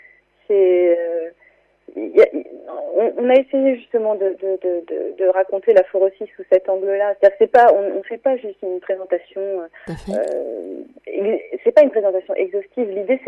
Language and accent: French; Tours, Centre-Val de Loire, France; Bon, moi, je suis de Touraine, je suis originaire de Tours.